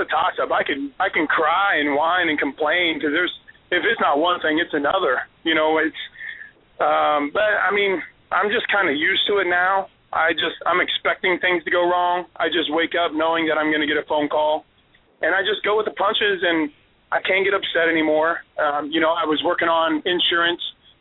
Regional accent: Iowa, United States; I'm from Iowa, you know.

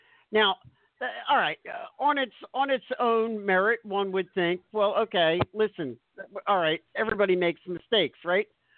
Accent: Philadelphia, Pennsylvania, United States; accent: Philadelphia; Yeah, that's my Philadelphia accent. Sorry, folks.

